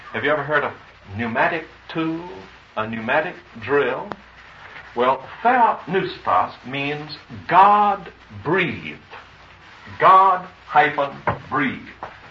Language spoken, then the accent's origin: English; United States; some parts of the mountains of Tennessee, North Carolina, and Alabama, and South Carolina, this is my home country, you know.